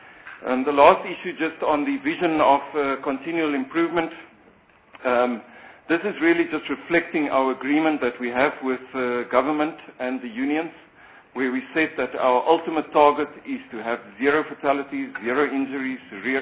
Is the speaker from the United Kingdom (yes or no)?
no; South Africa; as a South African